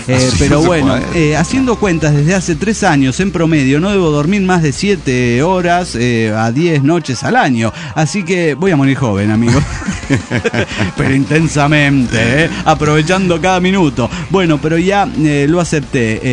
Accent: Tarija, Bolivia; de Tarija, Bolivia.

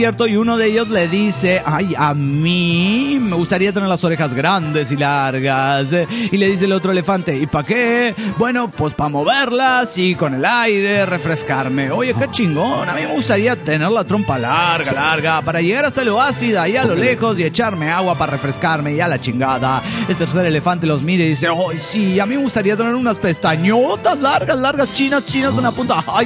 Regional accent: Turmero, Aragua, Venezuela; de Turmero, Venezuela.

